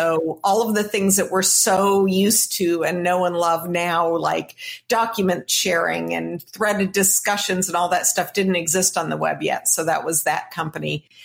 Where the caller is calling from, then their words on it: Santa Barbara, California, United States; I'm joining you today from Santa Barbara, California.